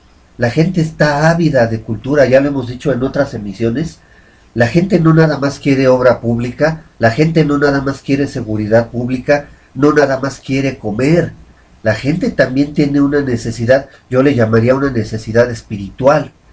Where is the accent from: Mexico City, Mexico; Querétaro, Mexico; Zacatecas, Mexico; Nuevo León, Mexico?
Mexico City, Mexico; now in Atizapán de Zaragoza, Mexico; cuando llegué aquí a Atizapán de Zaragoza. Yo vengo de la Ciudad de México, donde nací y crecí. Y pues más que yo vivía en la zona sur de la ciudad, al rumbo de Coyoacán